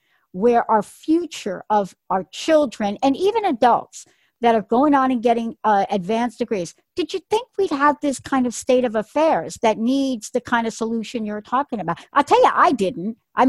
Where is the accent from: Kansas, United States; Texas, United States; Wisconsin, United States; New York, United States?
New York, United States; Bronx; I mean, I'm a girl from the Bronx. I mean, I barely graduated high school. I was homeless at 17, right?